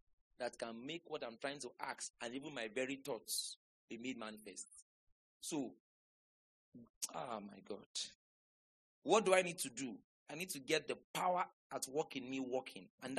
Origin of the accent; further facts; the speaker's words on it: Delta, Nigeria; born there; I was born in Delta State. They said I came from Isoko.